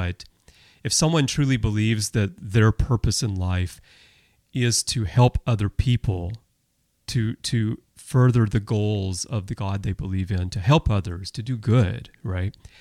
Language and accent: English; Alabama, United States; And I was raised in the Baptist church in Alabama.